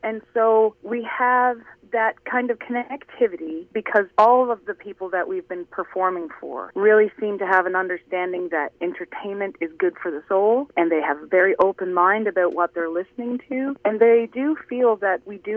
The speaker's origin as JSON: {"language": "English", "region": "Newfoundland and Labrador", "country": "Canada", "said": "Myself, I'm from Labrador"}